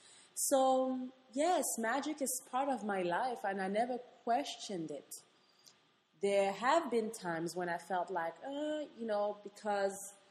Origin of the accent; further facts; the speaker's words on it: Gabon; I grew up in Central Africa in a country called Gabon, which is on the coast, on the west coast of Africa. So I always had the beach and I always had the forest. And I was surrounded by nature.